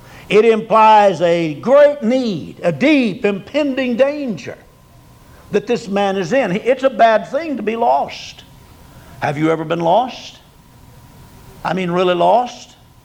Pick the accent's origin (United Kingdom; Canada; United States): United States; Oklahoma; born or raised there